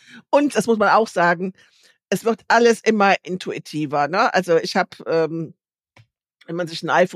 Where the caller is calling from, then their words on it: Lower Saxony, Germany; wir haben hier bei uns in Ostfriesland, von wo aus ich zugeschaltet bin, die Nachteule.